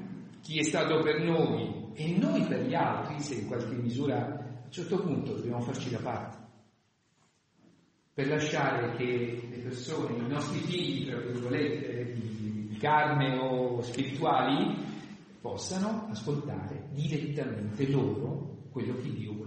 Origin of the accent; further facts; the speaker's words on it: Grottaglie, Apulia, Italy; now in Bari, Italy; io sono pugliese, vivo a Bari, sono pugliese, nazionalità, tanto di Grottaglie